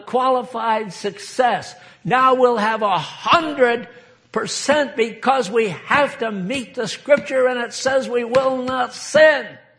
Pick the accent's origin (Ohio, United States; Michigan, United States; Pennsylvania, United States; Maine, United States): Maine, United States; born there; I was born in Maine. I'm a New England Yankee.